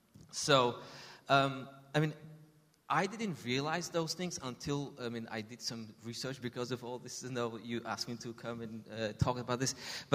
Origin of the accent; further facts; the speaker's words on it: Tajikistan; Okay. Yeah, I'm from Tajikistan, Central Asian country, tiny Central Asian country, used to be part of Soviet Union.